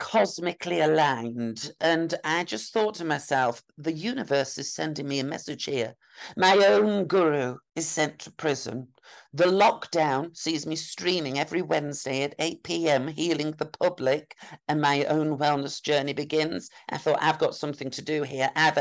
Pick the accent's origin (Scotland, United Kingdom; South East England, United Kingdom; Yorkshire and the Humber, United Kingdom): Yorkshire and the Humber, United Kingdom; And that breaks my heart as a Yorkshire woman.